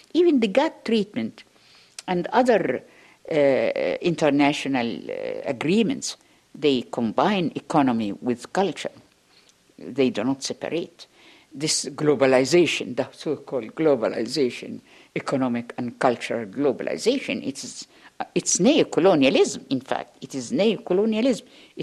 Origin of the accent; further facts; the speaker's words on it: Egypt; Number two, I am from Egypt.